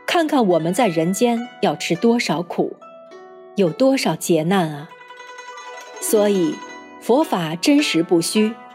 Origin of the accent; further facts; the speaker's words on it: China; 好比西方人说的神和我们中国人说的神就不是一个概念。